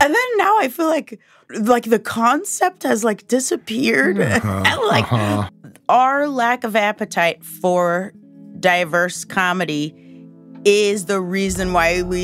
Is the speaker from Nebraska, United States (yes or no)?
yes; Omaha, Nebraska, United States; And of course, I grew up in Omaha, Nebraska, so it's probably double regular for me.